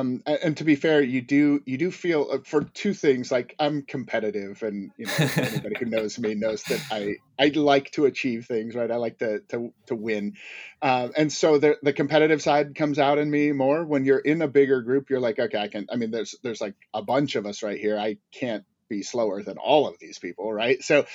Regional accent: Warrenton, Oregon, United States; I grew up in the Pacific Northwest, but right at the mouth of the Columbia River. So I actually grew up in the town of Warrenton, but Astoria was like 7.5 miles from where I grew up.

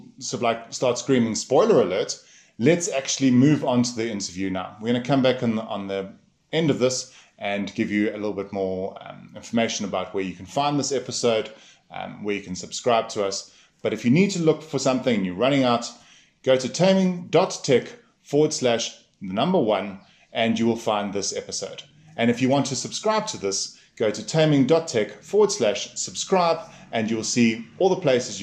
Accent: South Africa; I'm from South Africa.

